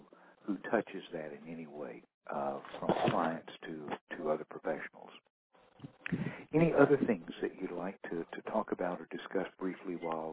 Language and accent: English; Frisco, Texas, United States; Welcome. I'm from Frisco.